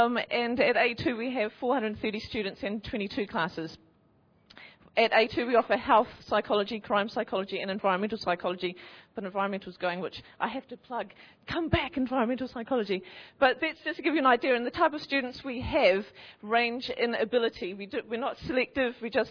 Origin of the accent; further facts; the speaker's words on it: New Zealand; moved away as an adult; now in England; But I'm from New Zealand originally. And I've been in England now for this is my fourth year teaching psychology